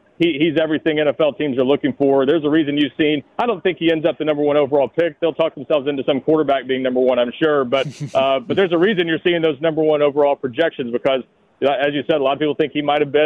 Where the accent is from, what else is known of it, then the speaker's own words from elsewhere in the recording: the South, United States; accent: Southern; that's the best way in my southern accent that I can do it.